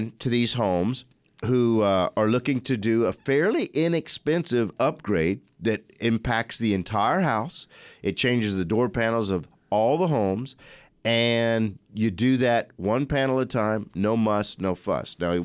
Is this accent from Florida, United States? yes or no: no; Arizona, United States; Being from Arizona, I kind of thought it was hilarious, but nobody else was laughing.